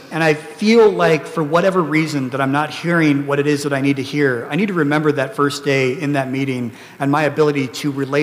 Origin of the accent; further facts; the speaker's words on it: Philippines; born there; I was born in the Philippines, like so many Filipinos are.